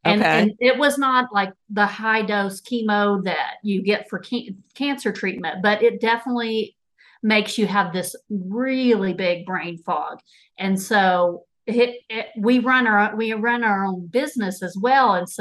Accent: Texas, United States; accent: Texas; Yes, my Texas accent definitely shines through.

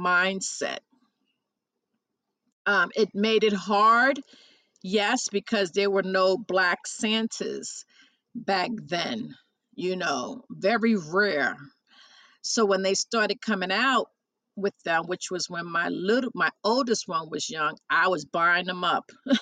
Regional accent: Bronx, New York, United States; I was born and raised in the Bronx

